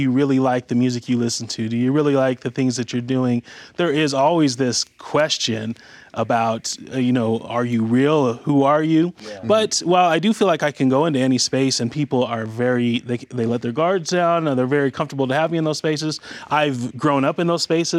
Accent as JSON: {"language": "English", "region": "Utah", "country": "United States", "tie": "born or raised there", "said": "And growing up in Utah, most spaces I'm in, it is not uncommon for me to be"}